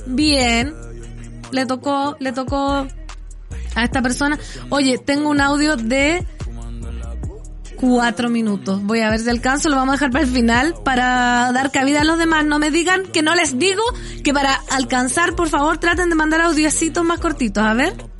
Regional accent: Santiago, Santiago Metropolitan, Chile; Y eso que soy de Santiago, pero hace rato que no voy.

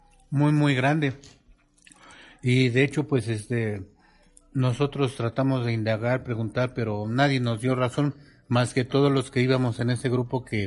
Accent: Mexico City, Mexico; Yo soy de la Ciudad de México y nunca había visto ese tipo de colores

